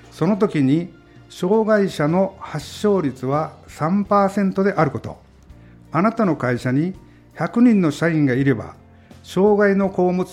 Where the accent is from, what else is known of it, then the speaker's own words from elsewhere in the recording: Kure, Hiroshima, Japan; 私の地元の呉市のふるさと納税の返礼品として好評をいただいています。